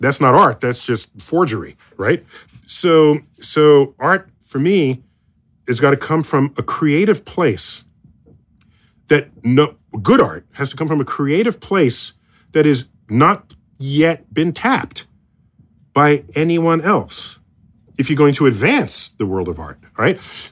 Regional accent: United States; So I'm as an American

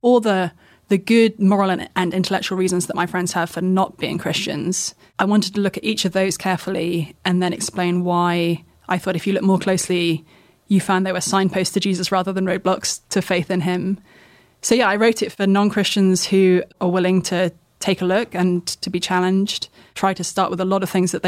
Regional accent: United Kingdom; I come from the UK, in case no one can notice that from my deep southern accent.

